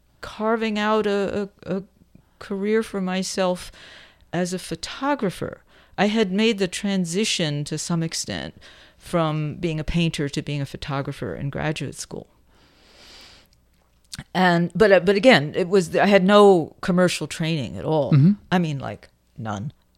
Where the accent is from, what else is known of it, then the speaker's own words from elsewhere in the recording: New York City, New York, United States; Well, I grew up in New York City, and my mother was an executive in an advertising agency.